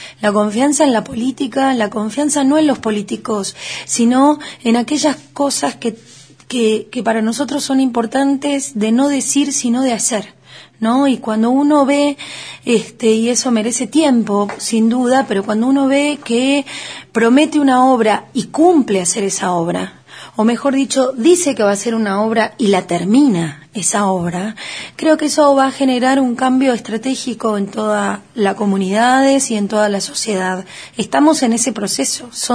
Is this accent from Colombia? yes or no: no; Bahía Blanca, Buenos Aires Province, Argentina; Yo soy de Bahía Blanca, imagínate